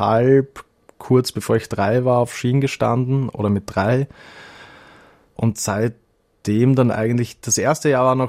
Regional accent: Vienna, Austria; also ich bin in Wien aufgewachsen

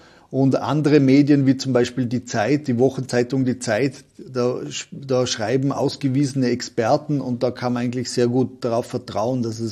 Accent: Vorarlberg, Austria; oder bei uns in Vorarlberg war es das der Provikar Karl Lampert

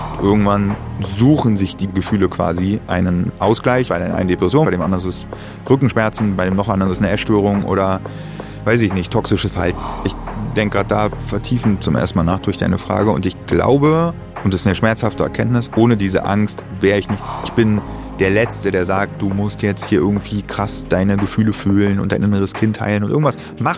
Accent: Germany; born there; ich bin viel zu früh geboren in der DDR

